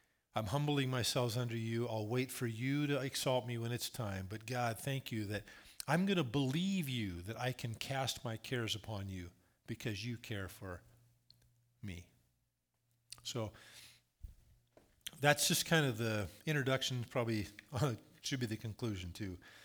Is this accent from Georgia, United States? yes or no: no; Placerville, California, United States; She grew up in Diamond Springs. I grew up in Placerville.